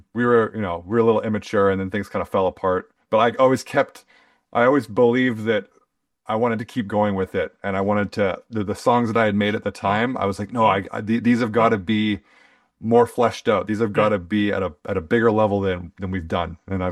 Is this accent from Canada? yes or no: yes; Winnipeg, Manitoba, Canada; We're all from Winnipeg, pretty much. A few people are kind of from around the area, but we're all from Winnipeg.